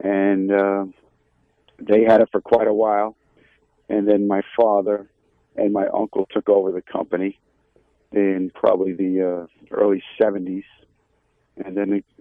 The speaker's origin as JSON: {"language": "English", "town": "Blue Point", "region": "New York", "country": "United States", "tie": "born or raised there", "also_born_or_lived": "Bayport", "said": "Our family … grew up in the Blue Point, Bayport area, and that's where our business was established in the early 1890s."}